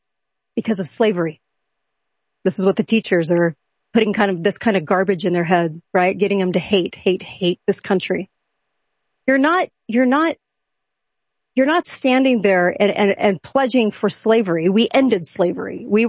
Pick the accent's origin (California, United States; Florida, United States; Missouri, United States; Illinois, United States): California, United States; I'm from California, so I can make fun of California all day long.